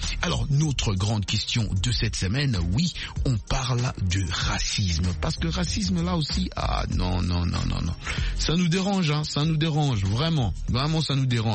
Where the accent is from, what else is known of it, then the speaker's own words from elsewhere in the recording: United States; ici, chez nous aux États-Unis.